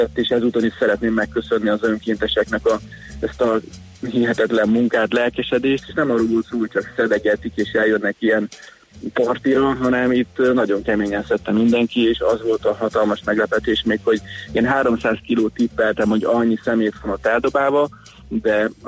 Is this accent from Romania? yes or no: no; Hungary; én félig magyar, félig ukrán vagyok, azért ilyen fura a nevem, és a Tiszatónál nőttem föl